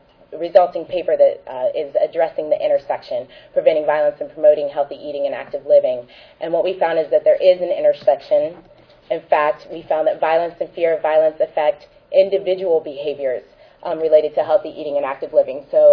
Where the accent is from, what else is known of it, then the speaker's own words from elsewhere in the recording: Youngstown, Ohio, United States; I'm from Youngstown, Ohio, and when I moved out of Youngstown, a family friend moved into the house there